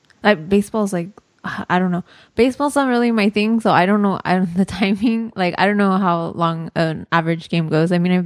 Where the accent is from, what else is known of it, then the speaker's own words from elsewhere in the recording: California, United States; I'm from California.